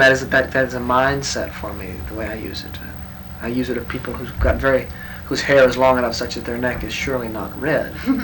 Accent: Texas, United States; Shucks, man, I'm a Texan. My nationality, an American.

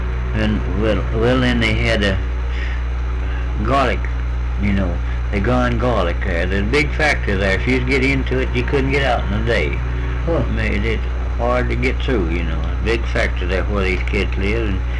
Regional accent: Arkansas, United States; When I come from North Arkansas down here

